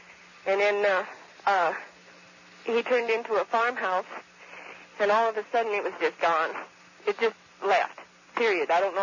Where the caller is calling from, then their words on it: Kalispell, Montana, United States; I'm calling from Kalispell, Montana.